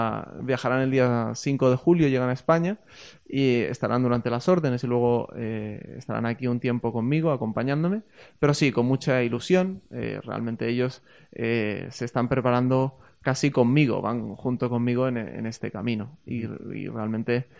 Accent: Chile; Yo, de hecho, vengo de Chile.

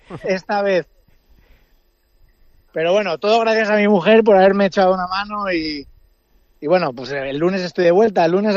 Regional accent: Jávea, Valencian Community, Spain; now in Whistler, Canada; yo me fui hace 11 años, yo soy de Jávea, también un sitio muy bonito, saludo a toda Jávea desde aquí, y me fui pues nada, a aprender inglés, a esquiar, porque me gusta mucho la nieve, vivo en un sitio que se llama Whistler.

